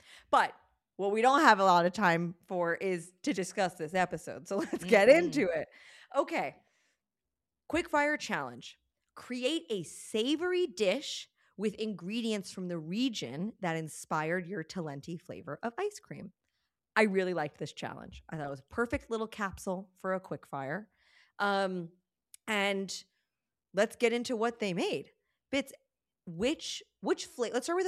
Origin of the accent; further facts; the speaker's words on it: Pennsylvania, United States; Nancy, you've never been to a Cracker Barrel. I'm from Pennsylvania. I've been to a Cracker Barrel.